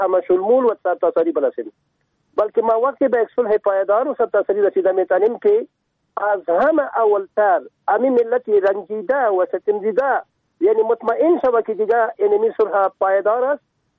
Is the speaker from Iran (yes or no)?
no; Afghanistan; به عنوان یک افغان